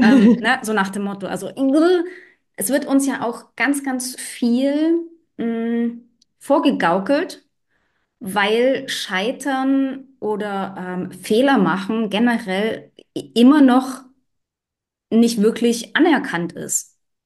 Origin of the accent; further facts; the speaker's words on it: East Germany, Germany; Die ersten 10 Jahre bin ich in der DDR sozialisiert worden.